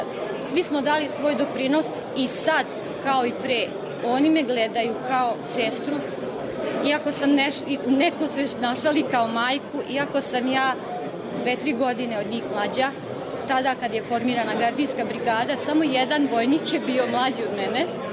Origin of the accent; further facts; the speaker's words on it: Jajce, Federation of Bosnia and Herzegovina, Bosnia & Herzegovina; Rodom sam iz Jajca.